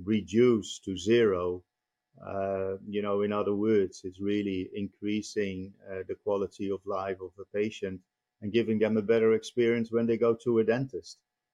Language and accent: English; Netherlands; moved away as an adult; I'm born and raised in the Netherlands.